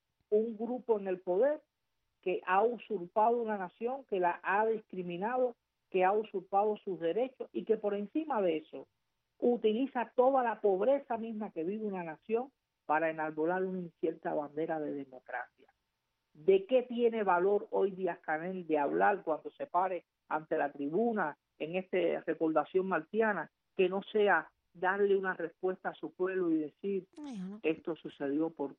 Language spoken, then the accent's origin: Spanish; Cuba; nos caracteriza como cubanos muchas veces cuando estamos dentro de Cuba